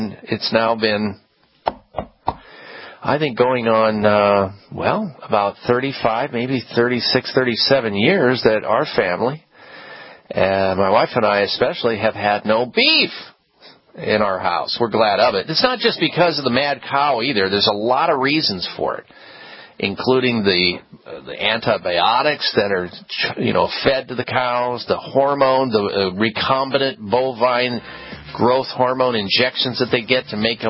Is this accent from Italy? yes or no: no; Iowa, United States; moved away as an adult; Growing up in the Midwest, folks, you have beef about three times a day. And I did for like 21 years until I left the state of Iowa and moved away.